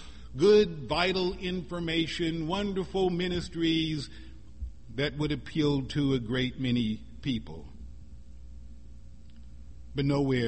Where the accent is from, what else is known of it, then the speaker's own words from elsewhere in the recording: the Ozarks, United States; accent: Ozark; In those days I still had a very much pronounced Ozarkian twang. And she recognized it because she was from the same region that I was from